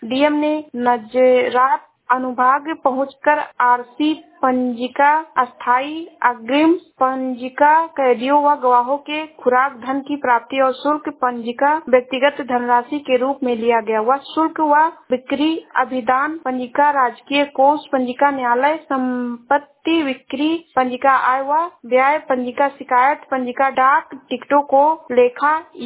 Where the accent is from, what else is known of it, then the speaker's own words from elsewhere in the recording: Uttar Pradesh, India; मैं जिला श्रावस्ती से हूँ।